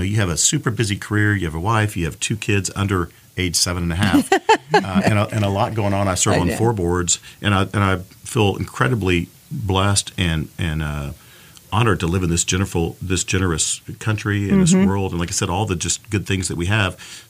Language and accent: English; Houston, Texas, United States; born there; But of course, I was born here in Houston, Texas, and really was born into chaos and poverty.